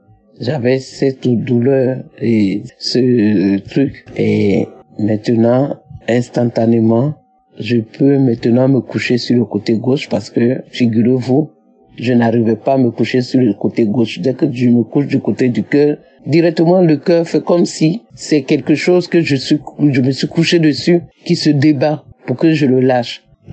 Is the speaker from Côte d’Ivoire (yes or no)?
yes; Côte d’Ivoire; now in France; Je suis une Ivoirienne vivant en France. J'ai 65 ans.